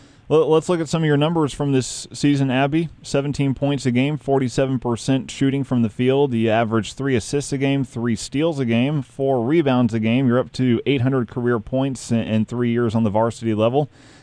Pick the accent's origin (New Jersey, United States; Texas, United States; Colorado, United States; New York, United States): Texas, United States; And I'm from Texas, so I'm a little bit okay with that.